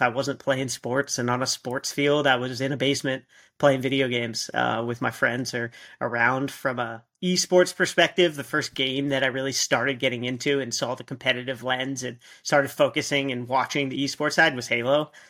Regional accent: Alpharetta, Georgia, United States; I grew up in Alpharetta, Georgia, and we had Hi-Rez Studios there

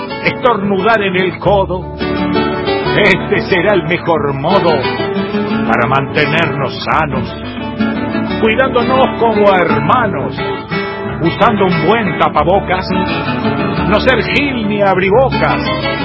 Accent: Rosario, Santa Fe, Argentina; nací en Rosario, viví en Rosario hasta los 35 años.

